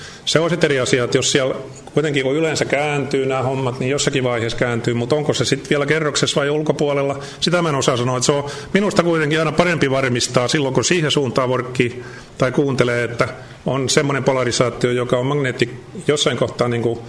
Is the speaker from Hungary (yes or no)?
no; Netherlands; now in Finland; kun muutimme Hollantiin, että mä synnyin Suomessa ja olin täällä ensimmäisen vuoden kansakoulussa. Siitä pikkusen tämä suomen kieli on sitten säilynyt. Ja sitten muutettiin Hollantiin. Siellä mä olin 18 vuotta